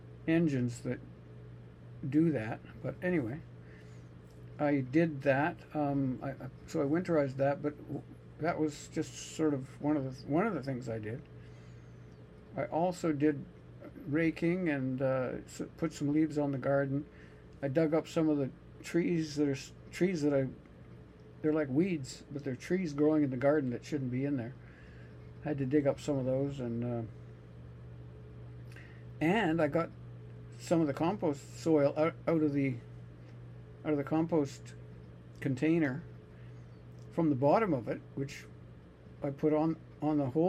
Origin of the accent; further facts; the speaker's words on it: Canada; but I'm Canadian, of course.